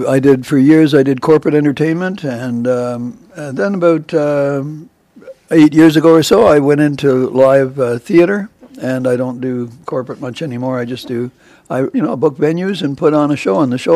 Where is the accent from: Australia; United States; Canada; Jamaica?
Canada; Ottawa, Ontario; I'm from Ottawa. And we were all raised, my siblings and I were all raised in the Children's Aid, and we were placed in foster homes. And my first foster home was a farm in the Ottawa Valley.